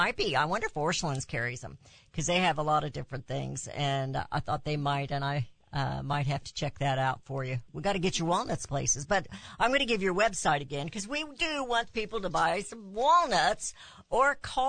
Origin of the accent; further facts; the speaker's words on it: Raytown, Missouri, United States; I came from Kansas City area, Raytown. And when I came down here, I joined the cheerleading squad in high school.